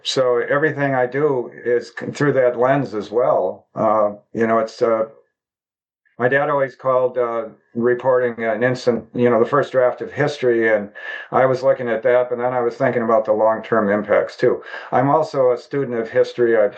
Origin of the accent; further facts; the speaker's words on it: Wisconsin, United States; Wisconsin. So literally everything that was important and happening in America that year was happening in my hometown of about 49 to 50,000 people.